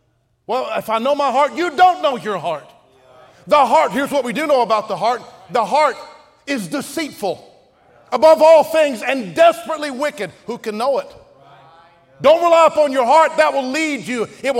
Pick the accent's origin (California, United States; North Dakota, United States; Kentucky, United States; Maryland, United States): Kentucky, United States; I'm from Kentucky. All these switches and stuff I'm not used to.